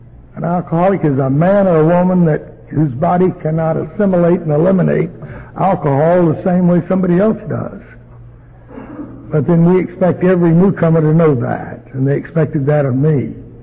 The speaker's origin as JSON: {"language": "English", "region": "Arkansas", "country": "United States", "said": "I was an alcoholic and I came from Arkansas. That's enough to make anybody troubled."}